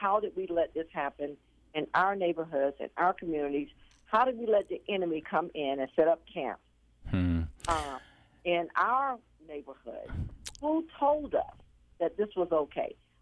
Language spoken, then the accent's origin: English; Orlando, Florida, United States; in my African-American neighborhood that I grew up in Orlando.